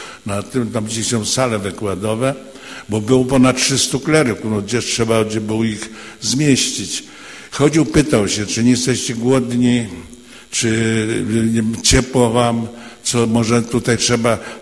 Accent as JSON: {"language": "Polish", "region": "Subcarpathian Voivodeship", "country": "Poland", "said": "w moich stronach w diecezji przemyskiej"}